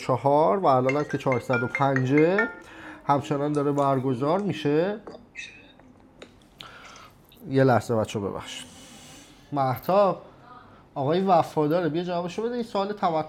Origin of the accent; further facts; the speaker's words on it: Iran; moved away; من از ایران مهاجرت کردم رفتم، و توی این پروسه ای که من از ایران رفتم